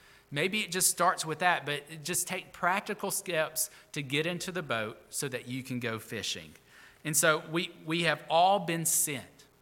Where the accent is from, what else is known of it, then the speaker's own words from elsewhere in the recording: Alabama, United States; Listen, I grew up on the Tennessee River in Alabama, and I know one thing.